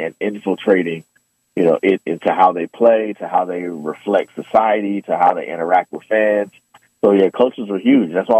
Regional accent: Oakland, California, United States; I'm from Oakland. The Warriors were terrible.

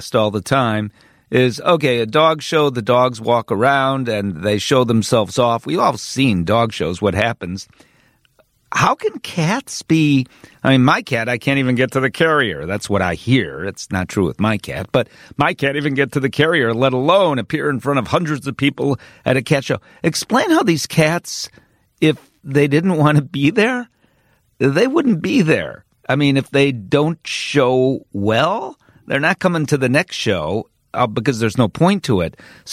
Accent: Chicago, Illinois, United States; So, and hey, I'm a Chicagoan.

